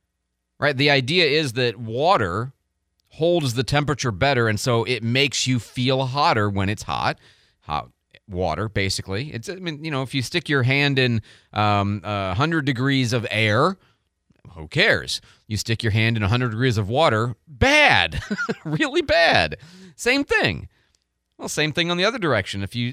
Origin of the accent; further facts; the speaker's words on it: Midwest, United States; also born or lived in Phoenix; I grew up in the Midwest. This is all just kind of, you know, within the range of what I've always been accustomed to.